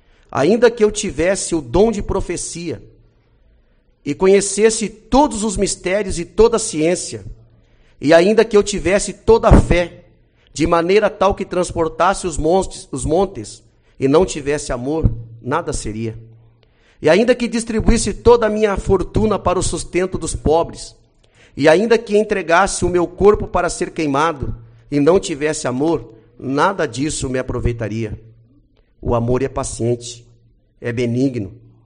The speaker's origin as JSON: {"language": "Portuguese", "town": "Porto Alegre", "region": "Rio Grande do Sul", "country": "Brazil", "also_born_or_lived": "Santa Catarina", "lives_now": "Uruguaiana, Brazil", "said": "fiz 43 anos, mas sou um jovem sonhador. Desde quando eu saí de Porto Alegre, sou porto-alegrense, tive 6 anos morando em Santa Catarina. Eu vim de Santa Catarina para a cidade uruguaiana, estou há 24 anos nessa cidade"}